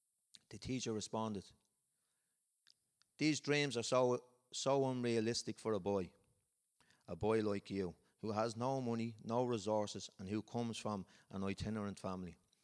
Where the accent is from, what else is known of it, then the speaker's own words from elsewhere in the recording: Clondalkin, Leinster, Ireland; I'm from Clondalkin, and you mightn't see me out here a lot